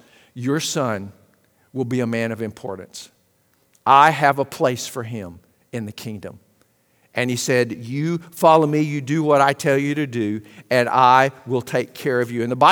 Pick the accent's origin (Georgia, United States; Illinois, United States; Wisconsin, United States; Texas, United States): Texas, United States; Lufkin; And I'll say, I'm from Lufkin, Texas. You know, I'm proud of that.